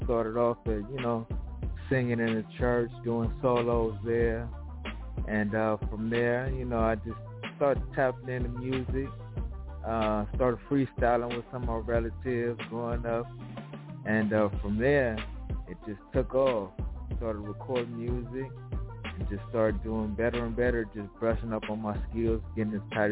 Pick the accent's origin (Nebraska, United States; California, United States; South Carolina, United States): California, United States; Inglewood; Originally, I'm from Inglewood.